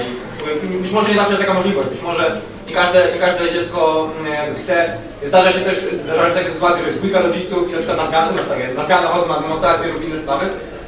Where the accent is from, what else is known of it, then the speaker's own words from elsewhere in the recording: Wrocław, Lower Silesian Voivodeship, Poland; Ja jestem z Wrocławia i u nas jest parę osób, które mają dzieci